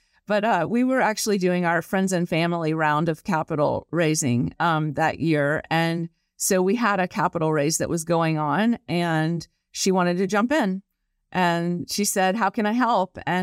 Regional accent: the South, United States; I'm from the South

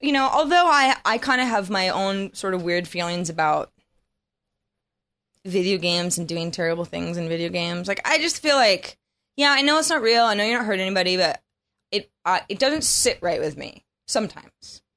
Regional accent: Sebastopol, California, United States; I'm from Sebastopol.

